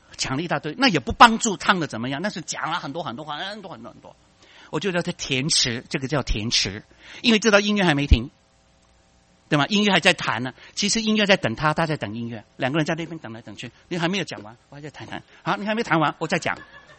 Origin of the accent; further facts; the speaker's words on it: China; 我觉得这个在我们中国人的文化里面是很难学。我们中国人多，我们人太多了